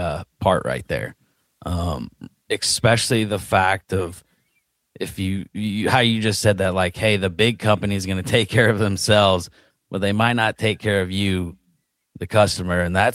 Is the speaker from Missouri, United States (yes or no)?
yes; St. Louis, Missouri, United States; And a lot of homes in St. Louis, as we know, and we're both from St. Louis, there's a lot of brick around here.